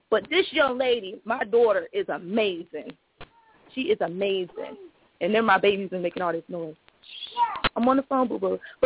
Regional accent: Miami, Florida, United States; Born and raised in Miami, Florida, KOD girl, stripper by night, nurse by day.

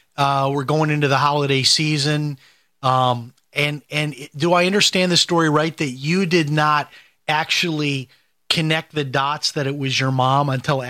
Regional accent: Chicago, Illinois, United States; And I'm from Chicago, so I've been to Eastern many times.

